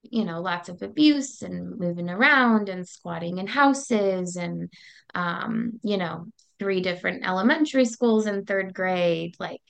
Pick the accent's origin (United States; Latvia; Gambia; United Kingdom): United States; La Mesa, California; also born or lived in Apple Valley / Victorville / Hesperia; So I was born in La Mesa, San Diego, California. I lived there my whole life until about middle school, and my grandma had a stroke, and so we moved up to the high desert